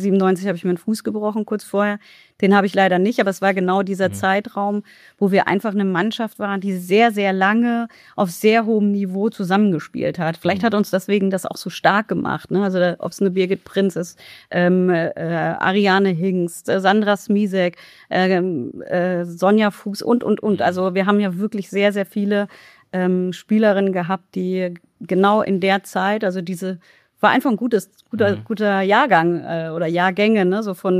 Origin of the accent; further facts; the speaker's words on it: Karlsruhe, Baden-Württemberg, Germany; Also ich bin in Karlsruhe geboren, aufgewachsen, groß geworden